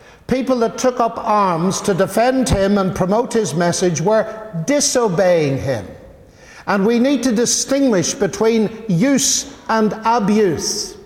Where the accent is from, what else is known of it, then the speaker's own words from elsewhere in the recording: Northern Ireland, United Kingdom; I come from Northern Ireland